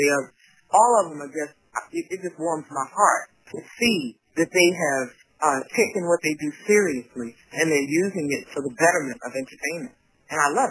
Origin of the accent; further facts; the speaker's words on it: Washington, District of Columbia, United States; I moved up to New York, and I'm from Washington, D.C., so I could be close to home.